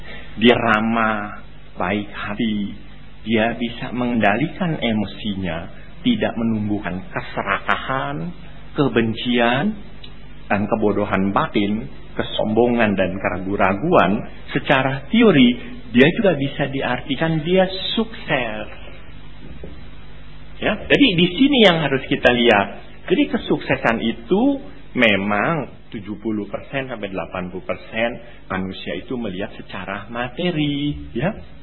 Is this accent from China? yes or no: yes; Shanghai, China; moved away; Saya datang dari Shanghai, masa revolusi besar kebudayaan. Saya meninggalkan Shanghai, saya bekerja di sini.